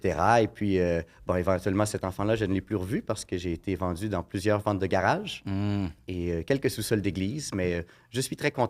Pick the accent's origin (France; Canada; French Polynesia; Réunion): Canada; Val-Bélair, Quebec; born there; à l'endroit où je suis né, hein, c'est-à-dire près de Val-Bélair.